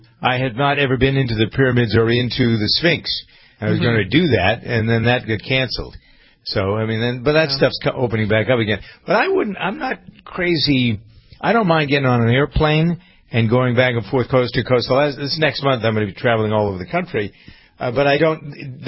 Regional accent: Framingham, Massachusetts, United States; born or raised there

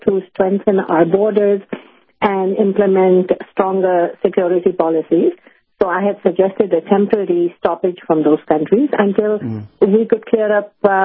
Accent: Canada; we had had a terrible terrorist attack here in Canada, in Ottawa, where I live. I'm a Canadian.

